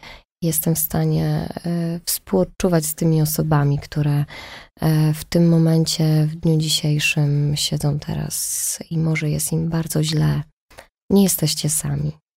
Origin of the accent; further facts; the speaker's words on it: Beskids, Poland; Bo ja w ogóle pochodzę z gór. Jestem tak w połowie góralką. Moja mama jest rodowitą góralką. Pochodzimy z Beskidów.